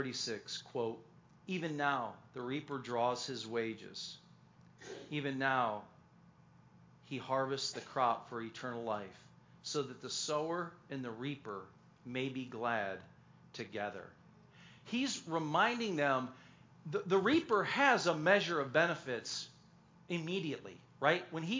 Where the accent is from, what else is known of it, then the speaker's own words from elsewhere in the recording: Michigan, United States; I grew up in Michigan, and there was a saying midsummer, knee high.